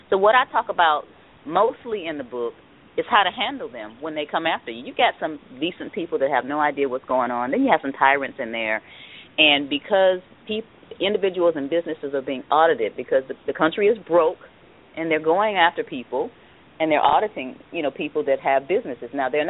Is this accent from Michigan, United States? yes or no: yes; Detroit, Michigan, United States; And you know, I grew up in Detroit.